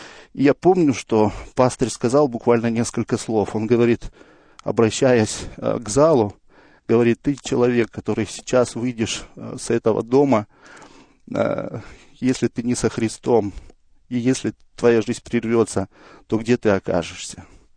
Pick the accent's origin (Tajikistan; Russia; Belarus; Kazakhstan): Kazakhstan; я родом из Казахстана. Родился я 37 лет назад в потомственной христианской семье.